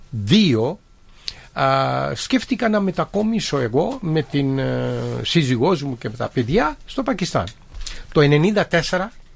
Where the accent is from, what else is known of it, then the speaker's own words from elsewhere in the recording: Piraeus, Attica, Greece; Εγώ στη Τρούμπα μεγάλωσα, στο Πειραιά.